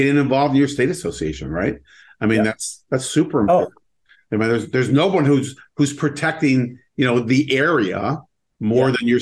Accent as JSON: {"language": "English", "town": "San Diego", "region": "California", "country": "United States", "tie": "born or raised there", "said": "Because San Diego is my hometown, and we had to find a restaurant to be able to hold that."}